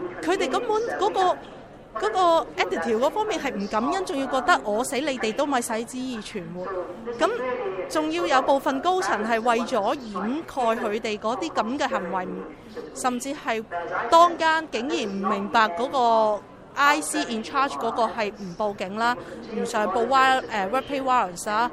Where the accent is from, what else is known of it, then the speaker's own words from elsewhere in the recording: Hong Kong; 我们本身香港人现在还要几万几万涌过来